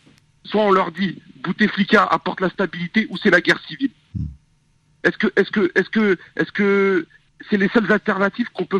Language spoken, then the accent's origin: French; France; born there; J'ai 40 ans, j'habite en région parisienne. Mmh. Et je suis un franco-algérien, je suis un binational, donc je suis né en France.